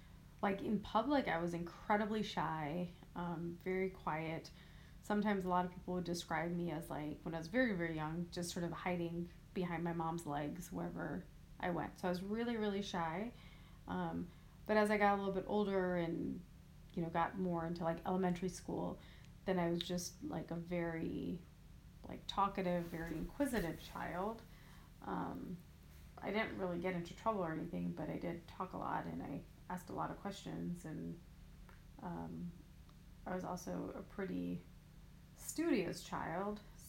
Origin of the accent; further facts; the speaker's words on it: St. Louis, Missouri, United States; also born or lived in Chicago; So I was born in Chicago, but I moved here to St. Louis when I was just a few months old. So basically I lived in St. Louis my entire life.